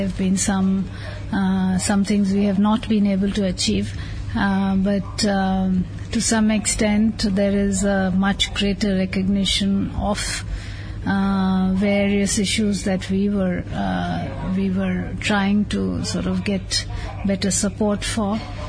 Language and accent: English; India; I'm from India.